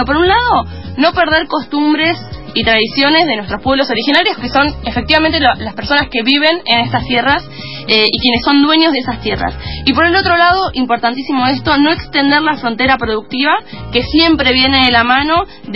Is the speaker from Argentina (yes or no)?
yes; Neuquén, Argentina; born there; La familia Zapag, la conocemos quienes nacimos en Neuquén.